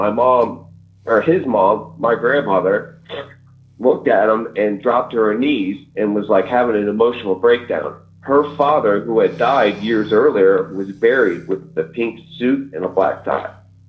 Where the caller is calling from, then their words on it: Florida, United States; I'm calling from Florida.